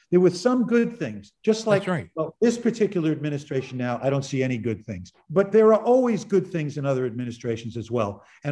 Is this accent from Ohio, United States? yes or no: no; Brooklyn, New York, United States; I grew up in Brooklyn, and these guys were the elites.